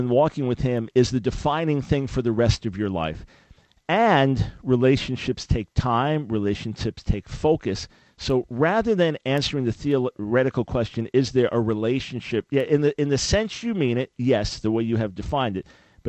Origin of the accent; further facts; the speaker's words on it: United States; I have burdens for our country, primarily, not because I'm an American, but because this is where I live